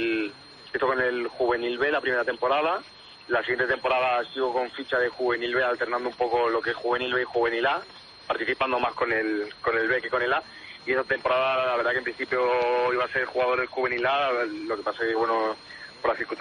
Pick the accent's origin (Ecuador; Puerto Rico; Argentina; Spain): Spain; Andalusia; Vengo de la provincia de Málaga, sí.